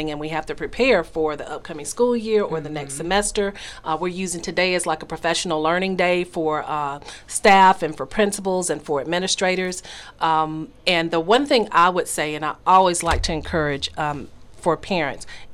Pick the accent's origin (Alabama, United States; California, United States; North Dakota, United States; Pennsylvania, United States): Alabama, United States; Salem; I'm not from Columbus, but I am from Salem, Alabama, originally.